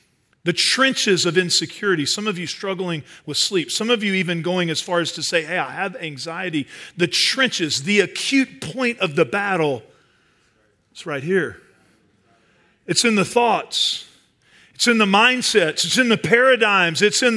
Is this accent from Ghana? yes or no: no; Dallas, Texas, United States; I'm from Dallas. We'll leave it at that, okay?